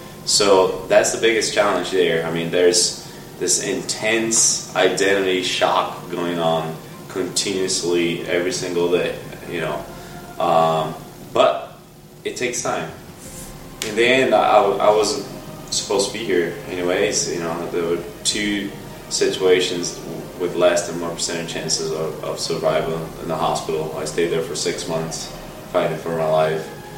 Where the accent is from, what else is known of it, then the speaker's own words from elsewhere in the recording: Brazil; I grew up in Brazil. That's where I was born and raised.